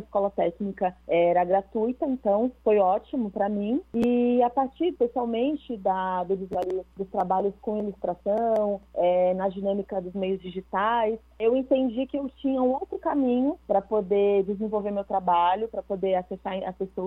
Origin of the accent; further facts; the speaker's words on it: São Paulo, Brazil; Eu cresci, eu nasci em São Paulo, nasci, morei a maior parte da minha vida na periferia de São Paulo.